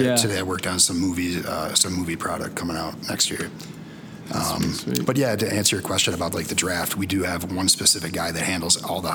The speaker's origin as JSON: {"language": "English", "town": "Tonawanda", "region": "New York", "country": "United States", "tie": "born or raised there", "said": "Yeah. I grew up in Tonawanda."}